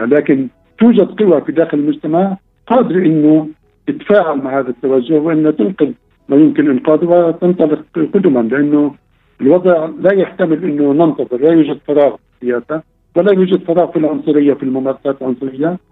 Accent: Palestine; المسار بالأساس المرجعي الداخلي كفلسطينيين

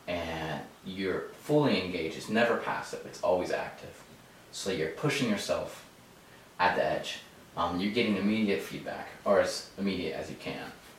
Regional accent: Columbus, Ohio, United States; Growing up in Ohio, which is a landlocked state, in Columbus, which is not by a Great Lake or anything like that, I have limited time.

